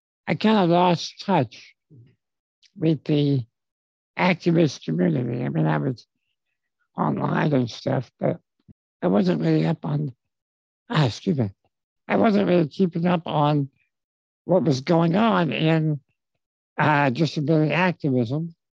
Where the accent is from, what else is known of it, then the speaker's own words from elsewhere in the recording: New York, United States; I grew up in New York.